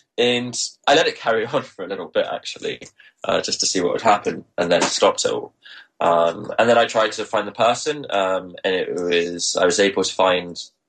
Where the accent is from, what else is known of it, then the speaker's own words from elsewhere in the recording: Leicester, East Midlands, United Kingdom; because I'm from Leicester.